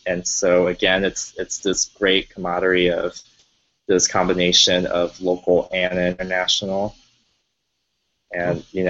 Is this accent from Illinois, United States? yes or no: no; Colorado, United States; I grew up landlocked in Colorado where never exposed to any water.